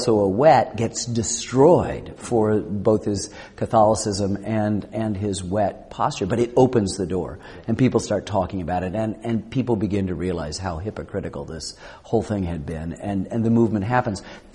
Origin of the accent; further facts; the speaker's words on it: Ann Arbor, Michigan, United States; born or raised there